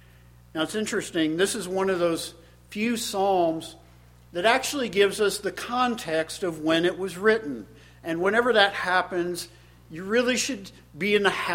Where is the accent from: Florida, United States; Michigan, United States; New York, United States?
Florida, United States; I grew up in Central Florida, which supposedly is the lightning capital of the United States